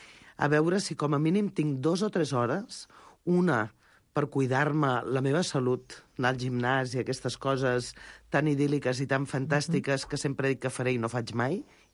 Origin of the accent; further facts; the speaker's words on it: Sant Celoni, Catalonia, Spain; Sant Celoni és a casa, és el meu poble.